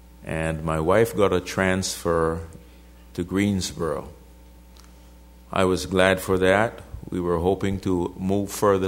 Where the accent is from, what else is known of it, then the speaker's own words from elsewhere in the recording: Jamaica; moved away; similar to the assembly that I grew up in Jamaica. I have been in fellowship here for at least 17 years.